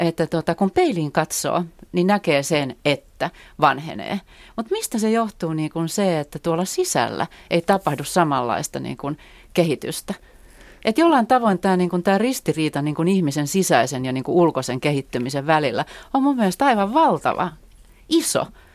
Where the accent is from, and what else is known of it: Helsinki, Uusimaa, Finland; born or raised there